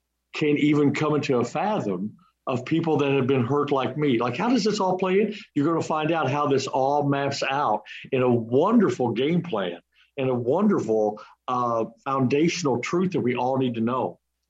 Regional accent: Illinois, United States; I'm from Southern Illinois. I can't hardly even talk English, but I try really hard.

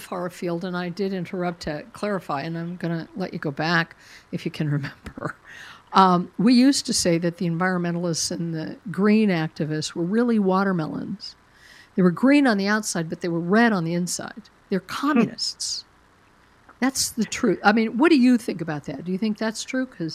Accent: Colorado, United States; including my home state of Colorado

